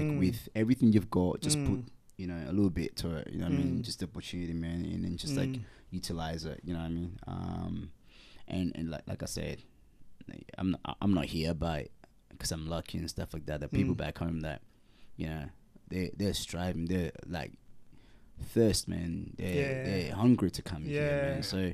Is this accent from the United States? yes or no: no; Eastern Province, Sierra Leone; also born or lived in Freetown; So I was born in Sierra Leone. Born in a little town called Lago Jasawabu. So it's like Kenema district, you know what I mean? But you know, then come to Freetown, and then the war happened.